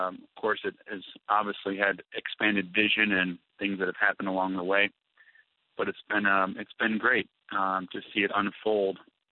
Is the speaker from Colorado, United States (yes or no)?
no; Wisconsin, United States; I started out as a pastor's kid growing up in Wisconsin.